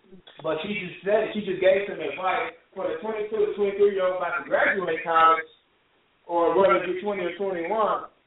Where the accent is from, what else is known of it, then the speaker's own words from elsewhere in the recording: Muskogee, Oklahoma, United States; because I'm from Muskogee, Oklahoma, and she decided to be my grandma